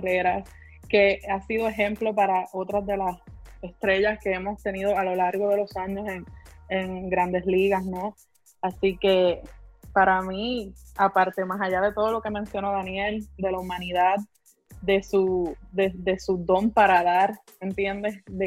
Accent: Puerto Rico; para mí como puertorriqueña, ¿no? Creo que nosotros crecimos en Puerto Rico, nosotros los que hemos crecido en la isla de Puerto Rico

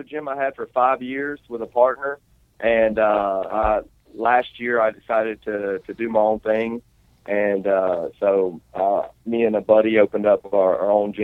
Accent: Alabama, United States; I'm the guy from Alabama that they're trying to, you know, just get a win for their local guy or whoever.

